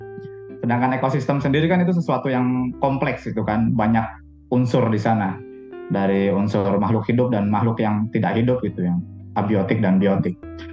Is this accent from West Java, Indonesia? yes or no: yes; West Java, Indonesia; sebagai orang yang tinggal di Jawa, kebetulan saya orang Jawa Barat gitu kan.